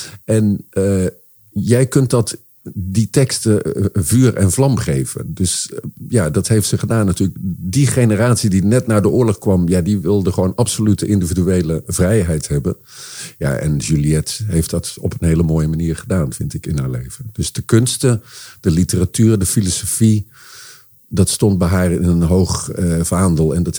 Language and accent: Dutch; Netherlands; Daaraan kun je ook horen, ik als Nederlander … kun je letterlijk verstaan.